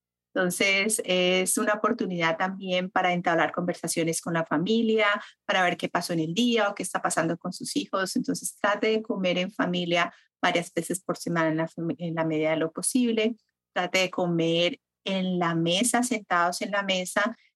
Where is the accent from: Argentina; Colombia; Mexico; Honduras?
Colombia; Yo soy de Colombia y también el almuerzo es más fuerte.